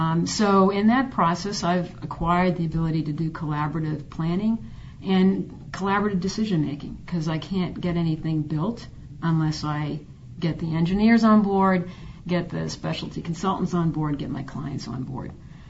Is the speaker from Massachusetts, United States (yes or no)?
yes; Massachusetts, United States; factory towns in Massachusetts were imploding. There was an economic change. So I saw a lot of jobs leave my hometown.